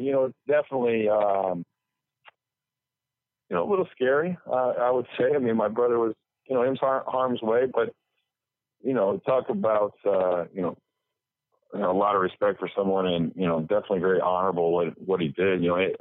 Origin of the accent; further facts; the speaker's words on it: Illinois, United States; because I'm from Southern Illinois.